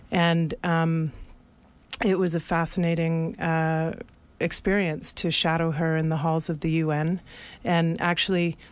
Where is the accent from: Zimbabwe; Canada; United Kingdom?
Canada; And as a Canadian